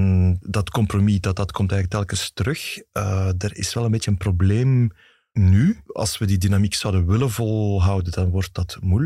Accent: Flanders, Belgium; now in Brussels, Belgium; als bewoner, als Vlaming

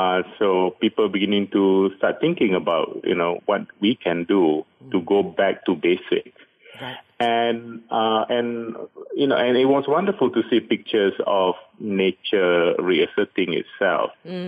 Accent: Malaysia; Malaysian being Malaysian, we are quite impatient.

